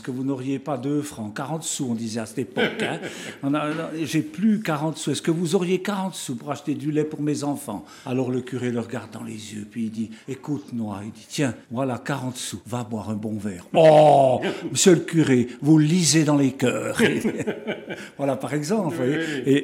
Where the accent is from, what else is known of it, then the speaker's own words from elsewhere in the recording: Queuve, Jura, Switzerland; now in Porrentruy, Switzerland; je viens de Queuve, moi, le village à côté de Porrentruy. Mais maintenant, j'habite Porrentruy, je suis à la chapelle de Lorette.